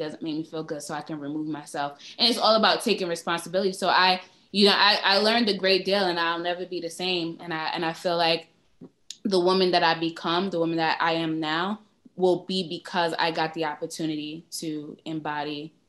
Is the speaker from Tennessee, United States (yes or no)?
no; Brooklyn, New York, United States; And I'm from Brooklyn, so I got a little, you know, I'm respectful.